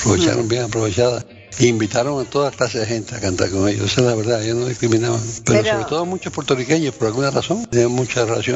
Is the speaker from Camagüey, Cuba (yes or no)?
no; Havana, Cuba; el programa que yo miraba de niño en La Habana, el programa de televisión, el show de Olga y Tony. Porque eso empezó en el año 51, yo en el 51 cumplí 9 años.